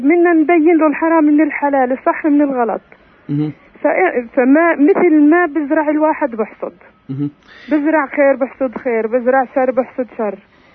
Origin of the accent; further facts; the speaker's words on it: Nablus, Nablus Governorate, Palestine; منطقة نابلس.